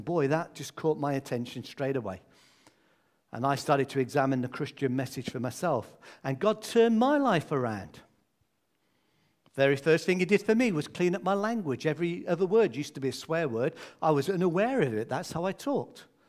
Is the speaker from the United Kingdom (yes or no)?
yes; Midlands, United Kingdom; born there; Now, I was born in the Midlands, so I've been landlocked all my life. And coming down south, I enjoy being near the coast